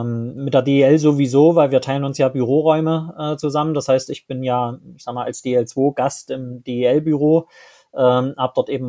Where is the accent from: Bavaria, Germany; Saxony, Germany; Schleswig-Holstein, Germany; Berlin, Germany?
Saxony, Germany; wo ich herkomme, also im vogtländischen Bereich, in Sachsen, um das genauer zu erklären, so sehr zwischen Chemnitz und Hof